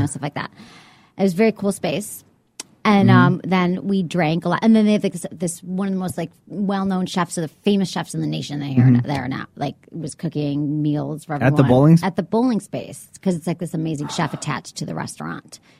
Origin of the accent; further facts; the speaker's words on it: Michigan, United States; I'm terrible bowler. Even though I grew up in Michigan and we're supposed to be